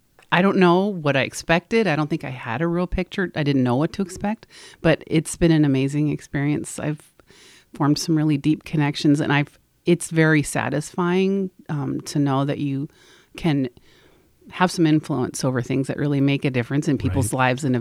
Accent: Lincoln, Nebraska, United States; I grew up in Nebraska, in Lincoln.

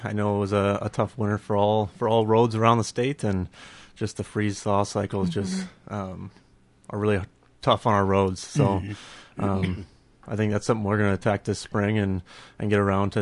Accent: Burnsville, United States; Well, I grew up in Burnsville. Went to Burnsville High School

